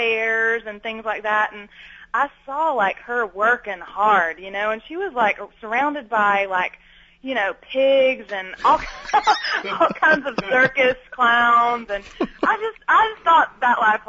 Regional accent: Georgia, United States; Hey, we're from Georgia, and at the time, it was, like, pretty happening around town for a six-year-old to check into clogging

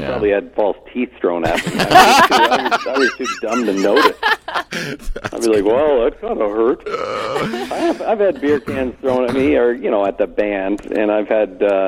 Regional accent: Ontario, Canada; also born or lived in Camrose, Alberta; I was born in Ontario. We moved out to near Camrose, Alberta, when I was just 2 years old or something, and we lived out there. My first memories are, Alberta. That was the first thing I remember, and then moved back to Ontario here at age 7 or so

